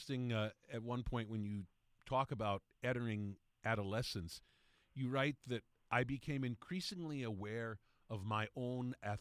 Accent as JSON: {"language": "English", "town": "Trenton", "region": "New Jersey", "country": "United States", "tie": "born or raised there", "said": "a tabloid published in my hometown of Trenton, New Jersey."}